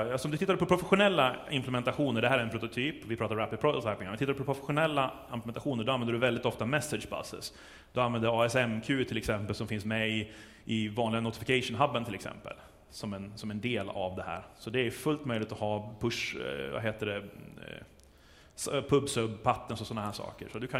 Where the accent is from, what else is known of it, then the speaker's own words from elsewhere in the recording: Norrland, Sweden; now in Dalarna, Sweden; Jag är från Norrland. Ganska långt norrut från början. Jag jobbar bort min dialekt men jag bor i Dalarna.